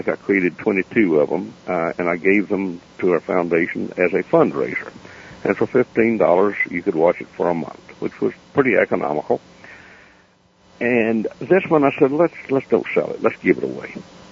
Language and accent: English; Appalachia, United States; accent: hillbilly; they might not understand my hillbilly accent